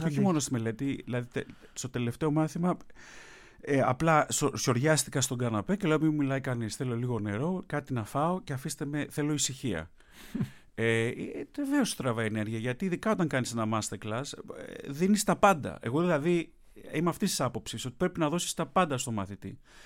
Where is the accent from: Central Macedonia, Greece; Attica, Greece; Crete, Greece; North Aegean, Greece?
North Aegean, Greece; Chios; Είμαι μισός. Μισός χιώτης, μισός Κωνσταντινοπολίτης, αλλά το επίθετο είναι χιώτικο